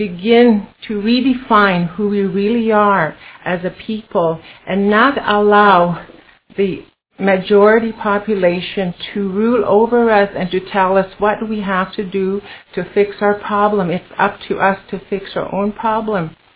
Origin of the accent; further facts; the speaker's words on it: Alberta, Canada; I'm from Piikani Nation, from the nation that the lawyer comes on often.